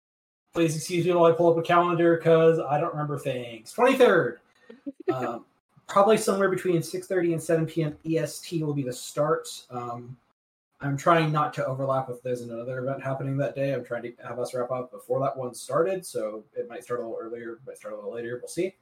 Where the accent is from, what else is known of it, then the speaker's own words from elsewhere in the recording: Indiana, United States; born there; Well, no, I was born in Indiana. I lived in Indiana.